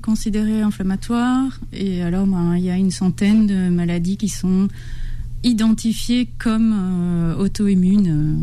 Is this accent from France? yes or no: no; Belgium; now in United States; Et je suis belge d'origine.